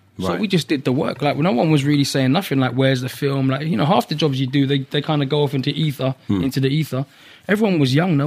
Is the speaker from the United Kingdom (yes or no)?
yes; London, United Kingdom; I grew up in Labrook Grove. That was my life. Those are my friends. I saw those things happen, you know, in Labrook Grove or that sort of area.